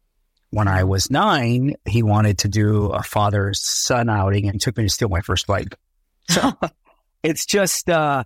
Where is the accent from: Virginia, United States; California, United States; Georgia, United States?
California, United States; I'm from Orange County. I was actually born at UCI Medical Center, where it was Hospital of Orange or something. But I grew up mostly in Orange County.